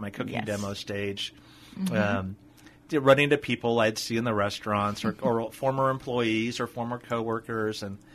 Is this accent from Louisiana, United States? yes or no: no; Thousand Oaks, California, United States; Yeah, I grew up in Thousand Oaks.